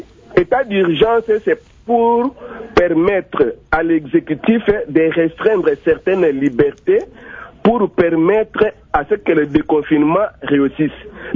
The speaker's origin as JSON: {"language": "French", "region": "Sankuru", "country": "DR Congo", "said": "chez moi au Sankuru"}